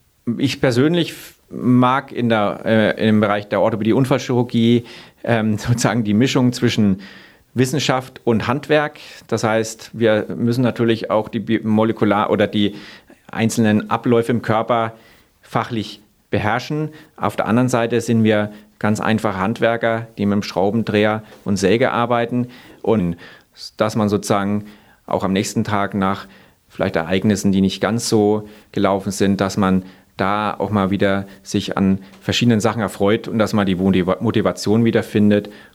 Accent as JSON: {"language": "German", "town": "Coburg", "region": "Bavaria", "country": "Germany", "tie": "born or raised there", "said": "Ich bin aufgewachsen in Nordbayern, in Coburg, habe dann in Erlangen studiert"}